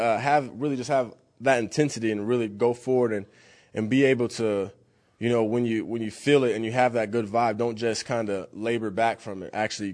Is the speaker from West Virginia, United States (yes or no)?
no; Denver, Colorado, United States; also me growing up in Denver, I remember watching Jay Cutler for the Broncos